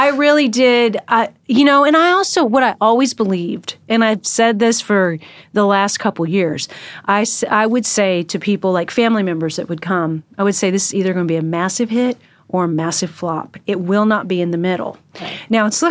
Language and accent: English; Washington, United States; We're from completely different parts of the country. Mm-hmm. He's from Texas and I'm from Washington.